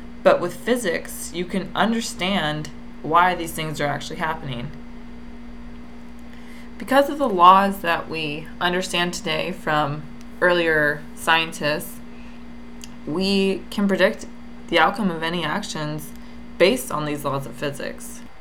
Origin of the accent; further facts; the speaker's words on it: San Carlos, California, United States; now in San Diego, United States; I am from San Carlos, California, which is near San Francisco. And I've been living down here in San Diego for the past 2 years